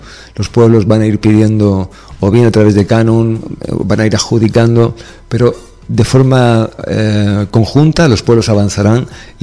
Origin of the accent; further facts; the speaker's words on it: Spain; como soy un español como todos los demás